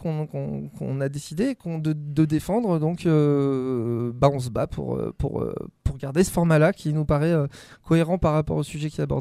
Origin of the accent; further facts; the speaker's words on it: France; On est français, hein, donc on n'a pas.